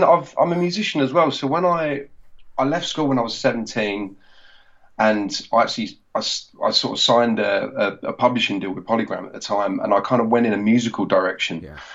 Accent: Edmonton, London, United Kingdom; So I'm originally from Enfield in North London, in a little town called Edmonton.

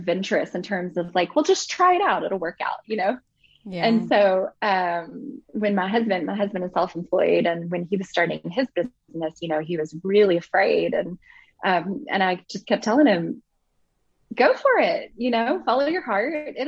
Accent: Bible Belt, United States; now in Germany; I have to say where I'm from the Bible Belt, you know? So when I was growing up, life revolved around, you know, church and spirituality and community, which was a beautiful, beautiful thing.

